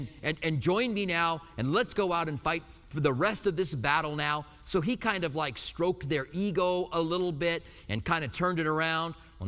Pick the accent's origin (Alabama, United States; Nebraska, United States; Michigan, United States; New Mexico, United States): New Mexico, United States; Albuquerque; accent: Albuquerque accent; I grew up in Albuquerque, and there's an Albuquerque accent.